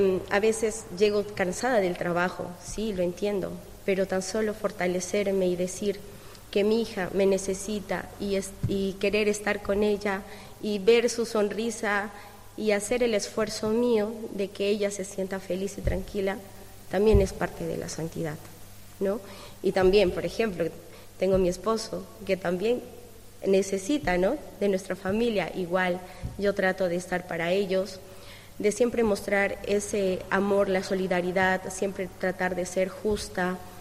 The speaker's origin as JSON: {"language": "Spanish", "country": "Peru", "moved": "yes", "lives_now": "Palencia, Spain", "said": "yo soy peruana, tengo 2 años aquí, recién aquí en España, en Palencia"}